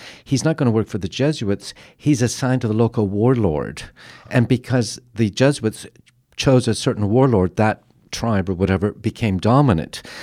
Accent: Ontario, Canada; I grew up Amish outside Toronto here when I was a kid, and we had a dairy, Grove Dairy.

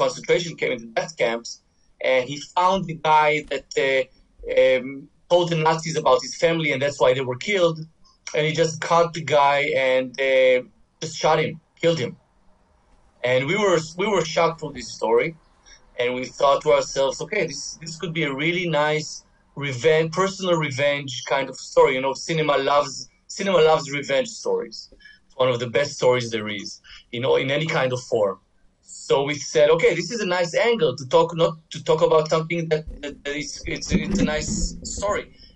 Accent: Israel; English is a second language; growing up in Israel, you know, we're a third generation of Holocaust, for Holocaust survivors

